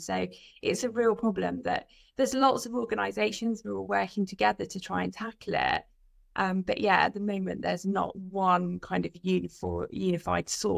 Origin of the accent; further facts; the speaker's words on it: England, United Kingdom; If I come back over the border, back to my hometown, the English schools have got no access to that kind of budget.